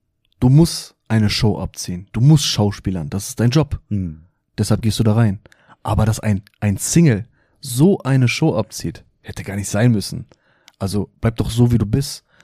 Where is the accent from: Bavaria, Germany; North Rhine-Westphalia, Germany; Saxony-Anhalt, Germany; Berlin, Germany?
North Rhine-Westphalia, Germany; Essen; Wir kommen beide aus Essen.